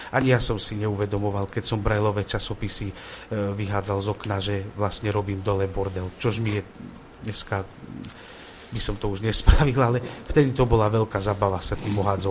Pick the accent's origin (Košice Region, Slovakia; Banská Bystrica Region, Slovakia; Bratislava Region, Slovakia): Košice Region, Slovakia; Košice; my pochádzame z Košíc s brachom